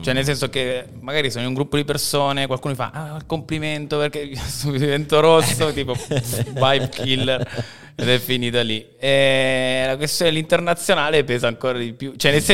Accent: Cambiago, Lombardy, Italy; io vivevo a Cambiago, dove sono nato e cresciuto. Sono nato a Vimercate, come dicevi prima. Però sono cresciuto a Cambiago

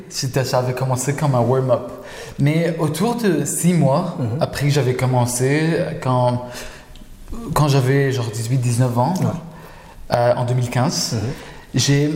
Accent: Lebanon; now in Montreal, Canada; Je suis venu du Liban et je suis venu à Montréal. J'ai commencé les études, j'habitais seul ici.

